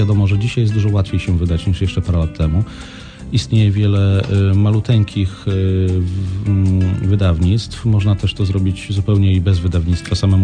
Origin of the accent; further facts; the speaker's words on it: Zielona Góra, Lubusz Voivodeship, Poland; mieszkając w Zielonej Górze, wychowując się w Zielonej Górze, no jednak się jest w tym środowisku troszeczkę kabaretowym